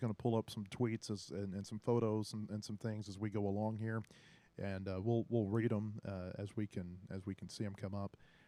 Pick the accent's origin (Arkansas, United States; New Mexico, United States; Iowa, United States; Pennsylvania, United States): Arkansas, United States; Waldron; I grew up in Waldron. My parents delivered the newspapers there.